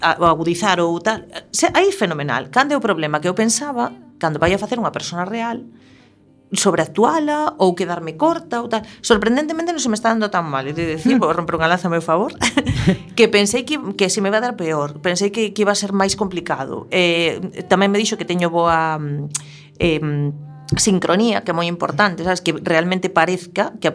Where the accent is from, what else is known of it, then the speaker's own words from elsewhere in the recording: Galicia, Spain; accent: Galician; Tamén son moi galego falante, non 100%, pero...